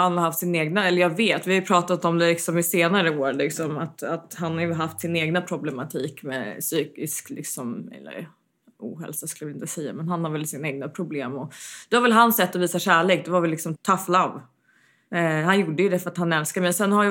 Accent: United States; moved away as an adult; now in Sweden; jag är född i Sverige. Jag har växt upp en stor del av mitt liv i USA. Men jag kom till Sverige 2013

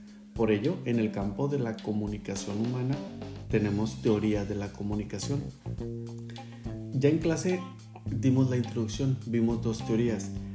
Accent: Baja California, Mexico; las personas que vivimos en Baja California tenemos un acento de pronunciamiento diferente a los que viven en Sinaloa, a los que viven en Veracruz.

